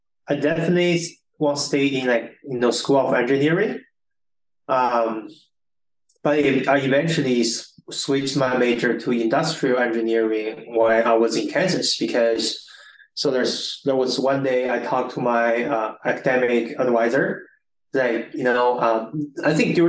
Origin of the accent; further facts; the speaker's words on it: China; English is a second language; I born and raised in China, mainland China.